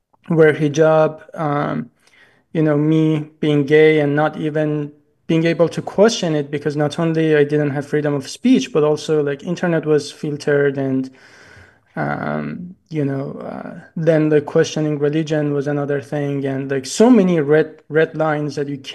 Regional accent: Iran; English is a second language; I'm originally from Iran

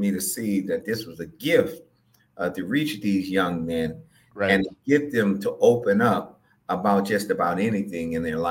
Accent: Oakland, California, United States; growing up in Oakland, you grow up in Oakland, you grow up anywhere.

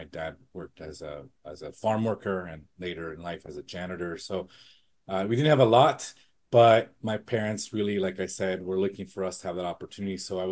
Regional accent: San Diego, California, United States; And I was blessed to be born here in San Diego and born and raised in the Barrio Logan community, which is traditionally a Chicano, Latino, Mexican-American community here in San Diego, the historic sort of center of that community.

